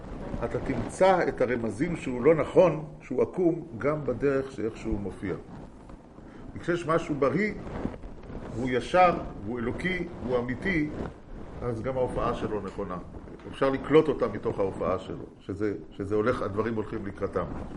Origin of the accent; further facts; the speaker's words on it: Jerusalem, Jerusalem District, Israel; אני ירושלמי.